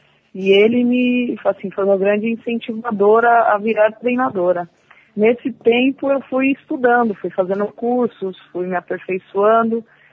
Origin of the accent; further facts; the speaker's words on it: São Paulo, Brazil; Eu, graças a Deus, sou de São Paulo e aqui as coisas são diferentes.